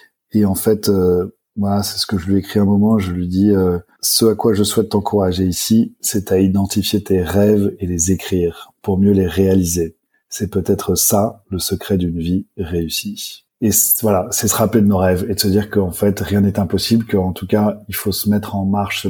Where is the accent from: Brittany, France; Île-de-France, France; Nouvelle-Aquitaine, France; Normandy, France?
Île-de-France, France; Paris; J'ai grandi à Paris, dans un milieu assez, comment le qualifier, plutôt conservateur, avec quand même une ouverture d'esprit, dans l'ouest de Paris, j'étais plutôt dans des écoles privées